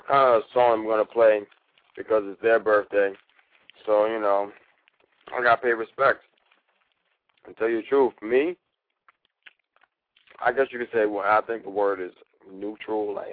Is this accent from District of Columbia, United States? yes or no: no; New York City, New York, United States; I'm not from Africa, to tell you the truth. I'm actually from New York City, so if you tell me to go back to New York City, I'll be happy